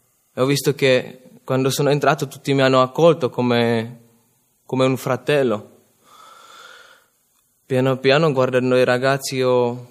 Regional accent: Czechia; Italian is a second language; vengo dalla Repubblica Ceca.

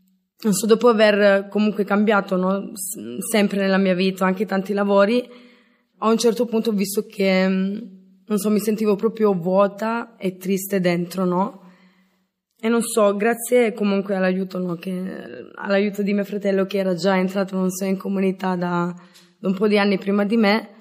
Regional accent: Calabria, Italy; sono italiana, vengo dalla Calabria. Vengo da una famiglia semplice, umile, che ha sempre lavorato e mi ha sempre trasmesso i valori, e tra questi anche la fede.

